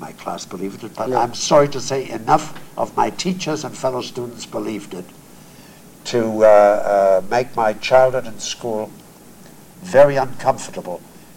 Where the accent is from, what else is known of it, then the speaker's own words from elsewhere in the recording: Germany; I grew up in Germany.